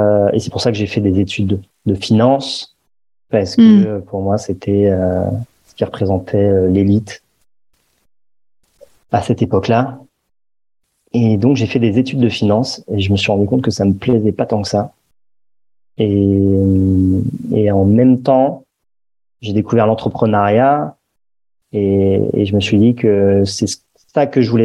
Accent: Paris, Île-de-France, France; moi, j'ai grandi à Paris dans un univers plutôt confortable, aisé.

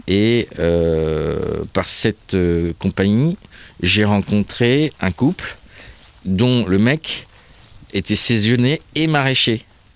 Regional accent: Normandy, France; Bah, je suis percheron, en fait, j'ai pas fait le choix. Je suis originaire du Perche.

